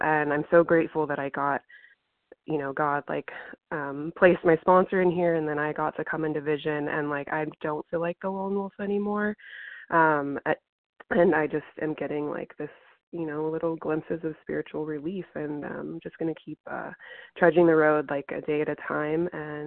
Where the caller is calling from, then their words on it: California, United States; I'm calling from Southern California.